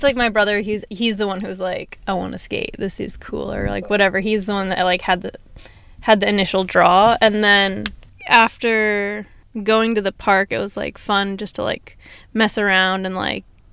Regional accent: Simi Valley, California, United States; born there; I was born in Simi Valley.

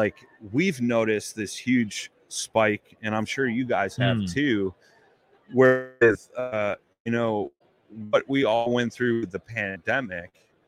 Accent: Chicago, Illinois, United States; I'm a blues man. I'm from Chicago.

